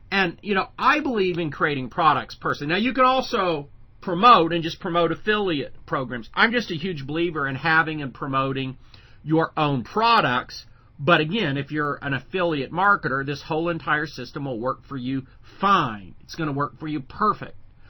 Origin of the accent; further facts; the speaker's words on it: Oklahoma, United States; For those of you in other countries, I'm from Oklahoma, and we have a state in the U.S. called Oklahoma, and it's called the South a little bit.